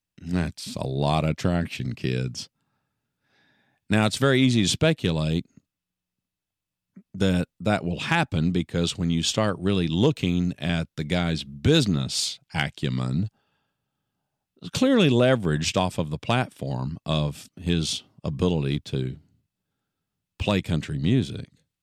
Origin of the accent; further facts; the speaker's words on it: Oklahoma, United States; I'm a kid from Oklahoma.